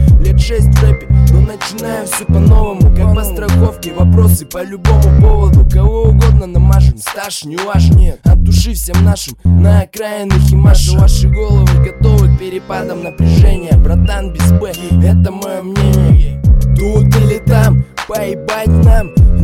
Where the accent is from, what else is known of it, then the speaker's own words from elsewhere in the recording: Yekaterinburg, Sverdlovsk Oblast, Russia; Я из Екатеринбурга, из центра Урала.